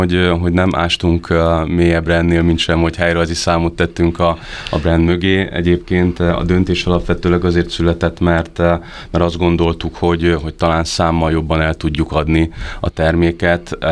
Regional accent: Szekszárd, Tolna, Hungary; Lacussal mindketten szekszárdiak vagyunk, ott nőttünk fel.

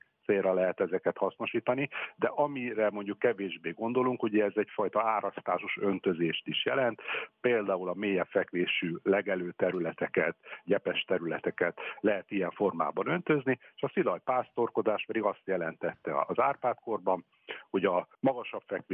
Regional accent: Szarvas, Békés, Hungary; Például ugye, hogy említettem, hogy szarvasi vagyok.

